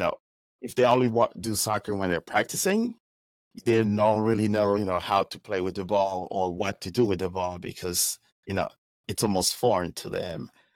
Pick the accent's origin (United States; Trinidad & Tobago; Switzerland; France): France; Paris, Île-de-France; because I grew up in Paris.